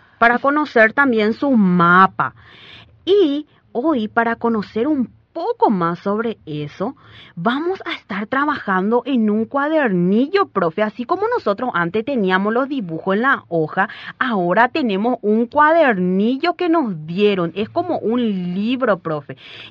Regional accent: Paraguay; nosotros somos paraguayos y paraguayas

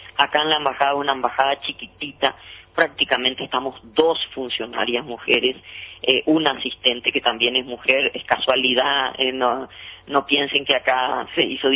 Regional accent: Paraguay; son características que nosotros tenemos que llevar con orgullo como paraguayos y paraguayas

